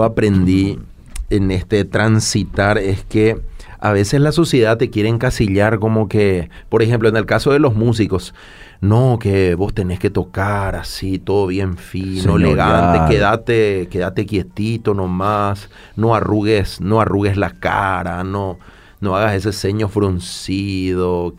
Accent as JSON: {"language": "Spanish", "country": "Paraguay", "said": "Y yo soy de Paraguay."}